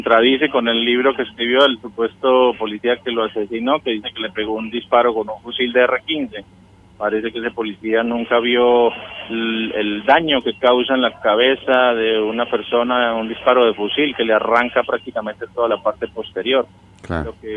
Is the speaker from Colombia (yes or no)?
yes; Colombia; Pues me apoyo rotundo y absoluto a todas las iniciativas de paz en mi país, lo necesitamos urgentemente. Colombia lleva más de 50 años sometida bajo el yugo de la violencia